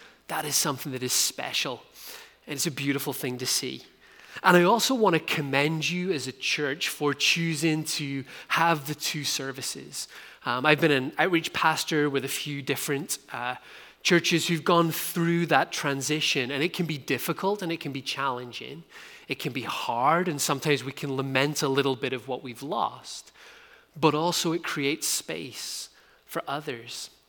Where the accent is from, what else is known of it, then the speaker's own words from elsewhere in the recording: Ulster, Ireland; accent: Irish; now in Canada; my accent is not from Ontario. I grew up on the north coast of Ireland, so there's also a bit of a Scottish lilt